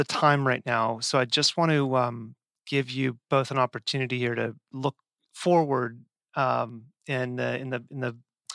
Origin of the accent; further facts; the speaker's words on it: United States; This is something that is resonating really deeply in me as an American